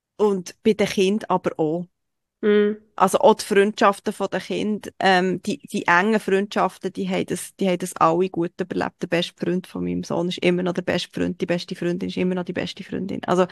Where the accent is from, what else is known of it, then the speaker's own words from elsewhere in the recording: Switzerland; für mich als Schweizerin